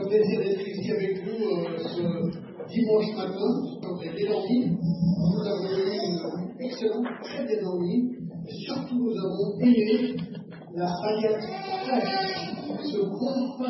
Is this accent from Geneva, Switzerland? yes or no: yes; Geneva, Switzerland; also born or lived in United States; j'ai grandi à Genève, ne connaissant pas le Seigneur. Et à l'âge de 15 ans, mes parents m'ont envoyé dans un internat pour faire mes études.